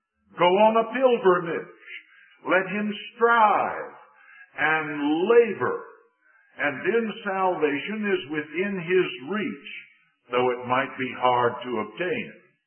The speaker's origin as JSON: {"language": "English", "town": "Richmond", "region": "Virginia", "country": "United States", "tie": "born or raised there", "said": "You've heard me say that I was saved the latter part of 1954 in my hometown of Richmond, Virginia."}